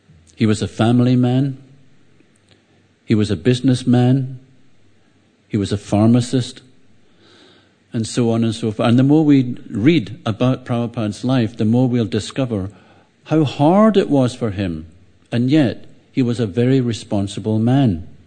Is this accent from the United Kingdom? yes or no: yes; Glasgow, Scotland, United Kingdom; I come from Glasgow